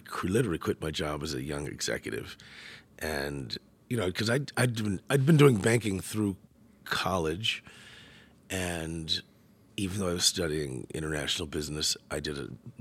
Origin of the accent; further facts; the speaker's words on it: Oakland, California, United States; I grew up in the Bay Area, you know, the San Francisco Bay Area.